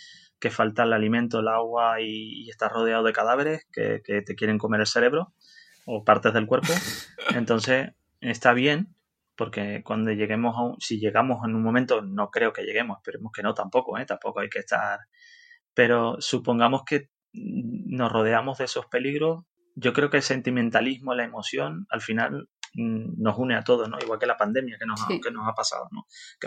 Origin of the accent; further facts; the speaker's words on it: Canary Islands, Spain; also born or lived in Netherlands; muchos hemos emigrado a Venezuela también y a Europa, ¿no? Como mis abuelos también fueron a Holanda por eso nací ahí. Pero nosotros los canarios, yo personalmente, yo me considero muy latino.